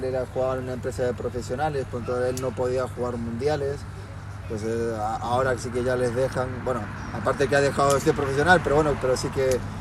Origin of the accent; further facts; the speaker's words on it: Buenos Aires, Argentina; now in Barcelona, Spain; Yo vengo de Buenos Aires, de Argentina, y ya llevo 20 años en España, en Barcelona.